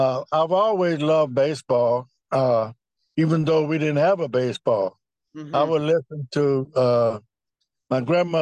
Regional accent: Magnolia, Arkansas, United States; Well, first of all, I am from Arkansas, Magnolia, Arkansas. My hometown was 9,999. The day I was born, I made it 10,000.

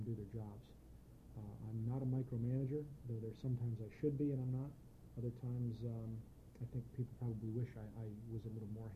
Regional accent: Charlotte, North Carolina, United States; also born or lived in Endicott, New York; I was born in Endicott, New York, but I grew up in Charlotte, North Carolina.

